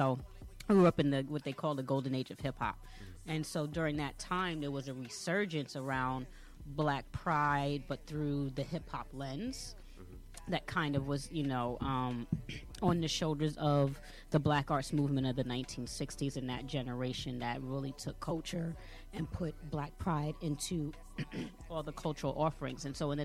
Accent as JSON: {"language": "English", "town": "New York City", "region": "New York", "country": "United States", "tie": "born or raised there", "also_born_or_lived": "Hempstead / Staten Island / the Bronx", "said": "I grew up initially in New York City. We bounced around a lot growing up, Hempstead, Long Island, Staten Island, the Bronx."}